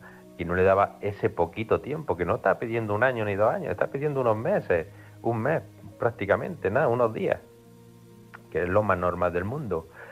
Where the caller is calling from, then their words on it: Antequera, Andalusia, Spain; Buenas noches … de Antequera.